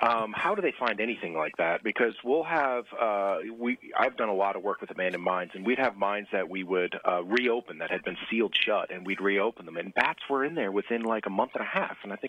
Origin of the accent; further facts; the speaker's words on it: Weston, Connecticut, United States; So I grew up in Weston, Connecticut.